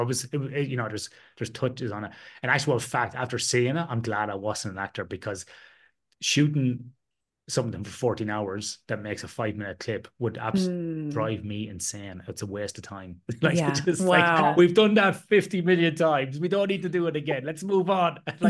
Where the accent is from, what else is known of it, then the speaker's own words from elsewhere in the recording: Ireland; I had enough cold growing up in Ireland